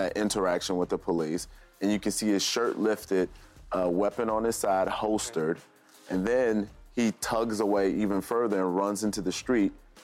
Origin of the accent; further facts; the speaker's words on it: Chicago, Illinois, United States; Chicago is a very dangerous city. It's my hometown. I love it.